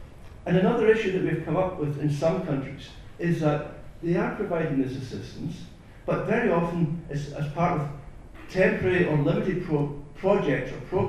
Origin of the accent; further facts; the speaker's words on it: Scotland, United Kingdom; because I'm from Scotland, we don't do sensitive, right?